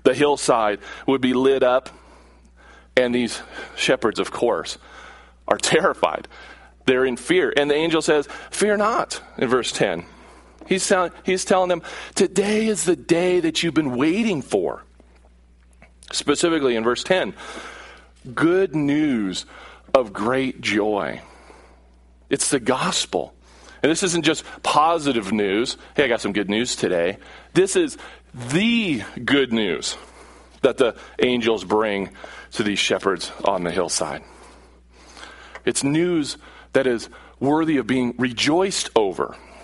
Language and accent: English; United States; Now, for us, I think, as those growing up in America, and we hear these Christmas stories over and over and over again